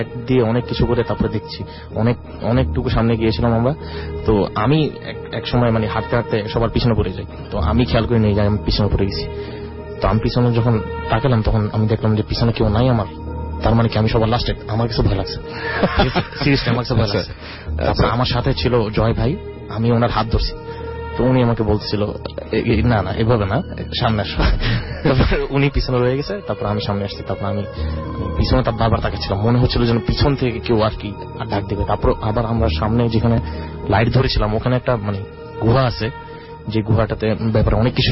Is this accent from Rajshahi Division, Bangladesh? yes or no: no; Dhaka, Dhaka Division, Bangladesh; আমি ঢাকা মোহাম্মদপুর থেকে এসেছি।